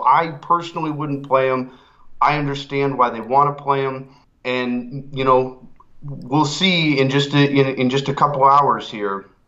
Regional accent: Minnesota, United States; I grew up in Minnesota, still a Packer fan, and there is nothing more in the world that I hate than losing to the Vikings

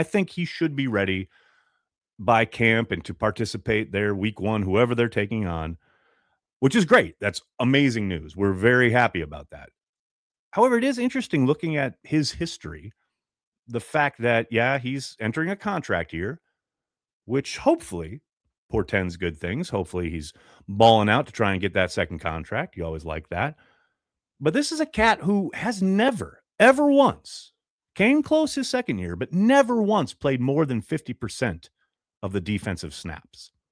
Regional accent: Iowa, United States; I'm from Iowa, so the Iowa State kid.

